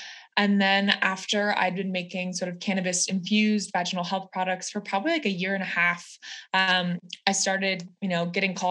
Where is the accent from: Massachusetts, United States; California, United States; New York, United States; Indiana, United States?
California, United States; San Francisco; Rachel and I grew up together in San Francisco.